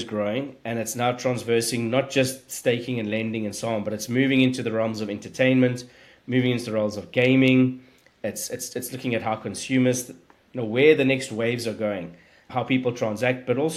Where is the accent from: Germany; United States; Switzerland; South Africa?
South Africa; being South African, we grew up, you know, it's a mining culture.